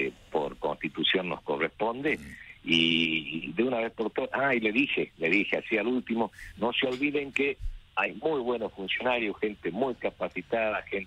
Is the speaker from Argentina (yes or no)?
yes; Argentina; Somos todos argentinos, los argentinos quieren estar mejor